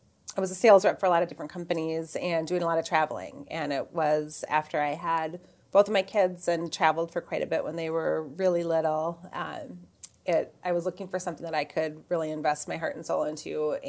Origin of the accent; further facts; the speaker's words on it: Burnsville, Minnesota, United States; Oh yeah, I grew up in Burnsville.